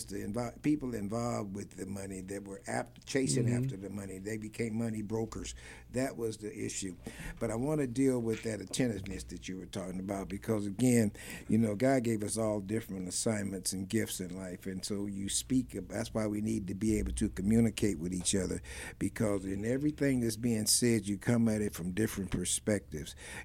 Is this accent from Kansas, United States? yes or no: yes; Kansas City, Kansas, United States; You know, I grew up in the Argentine part of Kansas City, Kansas, and it has an outdoor section. I grew up in the woods.